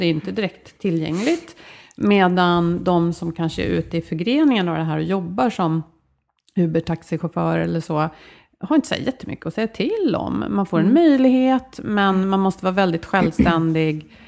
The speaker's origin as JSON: {"language": "Swedish", "country": "Sweden", "said": "där kommer vi som svenskar från en väldigt hög nivå"}